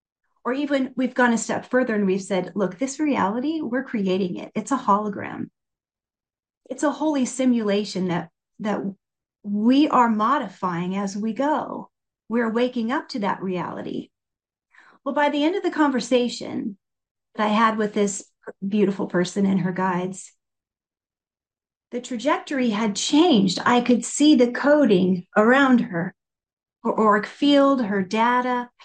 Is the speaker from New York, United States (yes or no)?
no; Iowa, United States; I don't know how you pronounce your name, but I'm from Southern Iowa. So if I was getting back to my roots